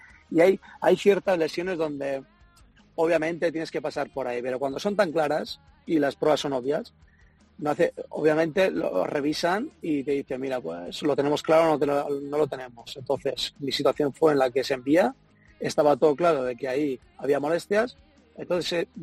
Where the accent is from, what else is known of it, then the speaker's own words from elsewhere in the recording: Basque Country, Spain; No, pero seguramente la gente una porque saben que soy vasco.